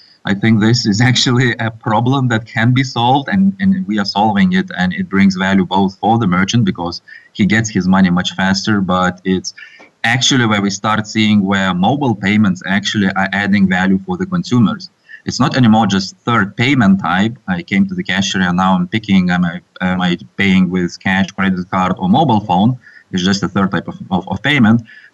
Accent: Lithuania; We are from Lithuania ourselves. Actually, calling from here, from Vilnius now.

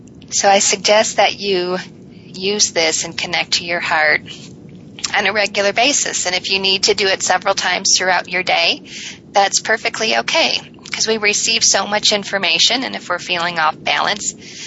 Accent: Michigan, United States; So I grew up in Michigan, and I'm the youngest of seven. And I grew up in a strict Catholic family.

